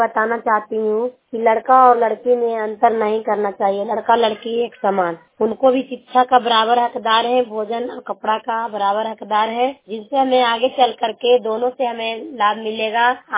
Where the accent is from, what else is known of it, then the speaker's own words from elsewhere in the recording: Chaura, Bihar, India; मैं हरनौत ब्लॉक चौड़ा गांव जिला नालंदा के रहने वाली हूँ